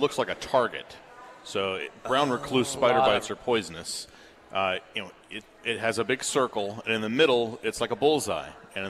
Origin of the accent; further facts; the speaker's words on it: the South, United States; I grew up in the South where we have a lot of brown recluses around